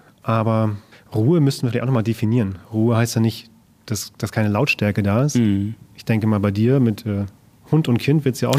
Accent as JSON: {"language": "German", "region": "Hamburg", "country": "Germany", "tie": "born there", "said": "Ich als Hamburger, gebürtiger Hamburger und jetzt nicht aufgewachsen in Hamburg, aber trotzdem schon wieder 20 Jahre lebend in Hamburg, war hier auch noch nicht oben."}